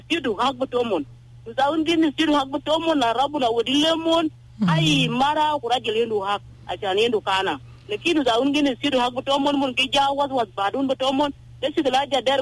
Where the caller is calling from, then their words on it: Torit, Eastern Equatoria, South Sudan; I'm calling … from Turit.